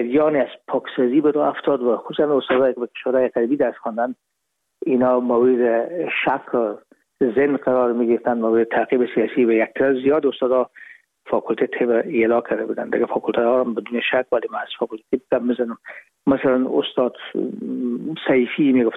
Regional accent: Herat, Afghanistan; moved away as an adult; now in Hamburg, Germany; رفتیم از کابل به هرات و پیش که فاکولته رو پایان برسانیم یا دیپلم بگیریم از هرات از طریق زمینی داخل مرز ایران شدیم، از مرز ایران گذشتیم و داخل پاکستان و از پاکستان قاچاقی آمدیم به آلمان. یعنی میشد سال 1369 که ما به هامبورگ رسیدیم که باشه 1990.

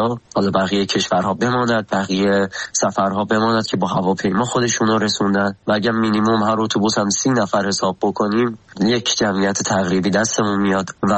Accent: Tehran, Tehran Province, Iran; born there; 25 سالمه، متولد تهرانم.

